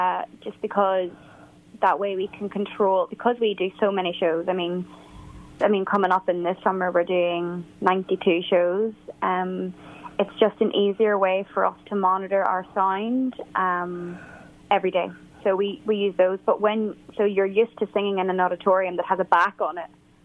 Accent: Derry, Northern Ireland, United Kingdom; moved away as an adult; now in London, United Kingdom; Well, I'm from Derry, which is in Northern Ireland. Many people know it now because there's the Netflix TV show Derry Girls, so I am officially a Derry girl. And I moved to London when I was 18

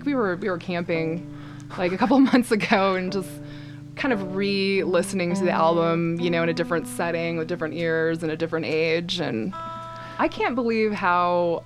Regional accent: Colorado, United States; Just our age and growing up in Colorado

